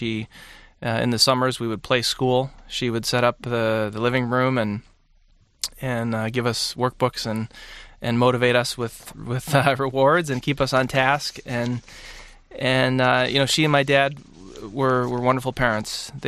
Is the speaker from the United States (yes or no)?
yes; Standish, Michigan, United States; also born or lived in Bay City, Michigan; I was born in Bay City, Michigan, and grew up in Standish, which is a small farming community in northern Michigan, about 2 hours north of Detroit.